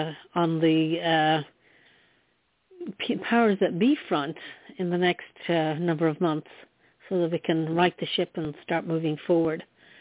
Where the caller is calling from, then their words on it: New York City, New York, United States; I'm calling from New York City.